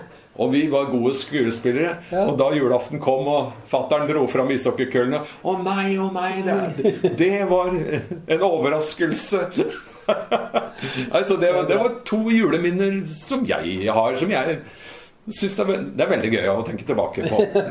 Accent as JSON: {"language": "Norwegian", "town": "Lørenskog", "region": "Akershus", "country": "Norway", "tie": "born or raised there", "said": "Nei, jeg har vel fra oppveksten på Solheim, på Lørenskog, så i vår lille blokkleilighet"}